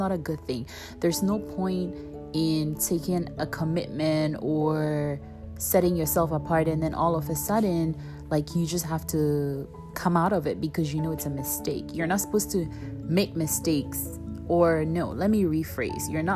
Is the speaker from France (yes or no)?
no; Ghana; as my Ghanaian people will say